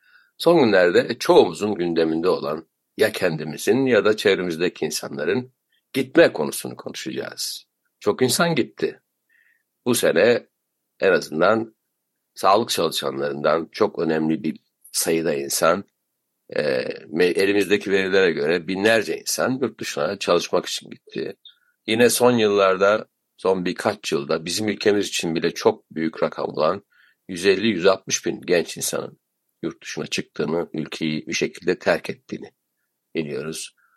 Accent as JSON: {"language": "Turkish", "region": "Konya", "country": "Turkey", "tie": "born or raised there", "moved": "yes", "lives_now": "Istanbul, Turkey", "said": "İlk büyük gidişlerimden bir tanesi kendi memleketimden Konya'dan İstanbul'a geliş idi."}